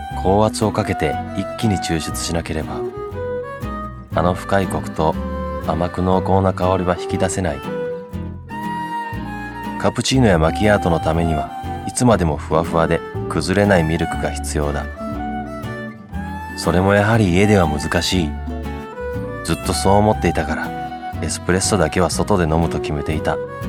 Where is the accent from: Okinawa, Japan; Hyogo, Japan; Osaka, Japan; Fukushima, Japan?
Hyogo, Japan; Kobe; どうも、神戸生まれ神戸育ちの